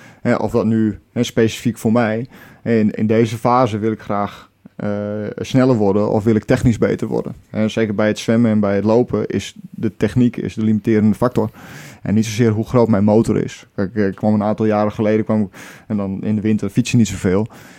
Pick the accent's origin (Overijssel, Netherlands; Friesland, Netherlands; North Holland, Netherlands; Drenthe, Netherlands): Friesland, Netherlands; Ja, zo Fries ben ik niet. Ik ben wel Fries, maar zo Fries ben ik ook weer niet.